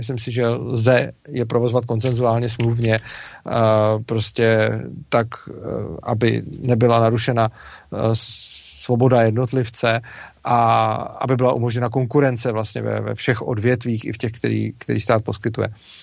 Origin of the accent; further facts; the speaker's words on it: Plzeň, Plzeň Region, Czechia; Jo, já jsem Plzeňák, chodil jsem na Mikulášský gymnázium.